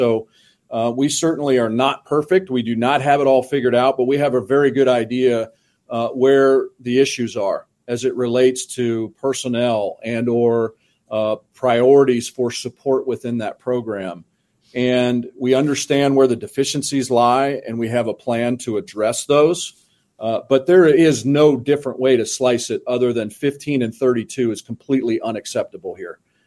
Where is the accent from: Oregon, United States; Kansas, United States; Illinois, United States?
Kansas, United States; born or raised there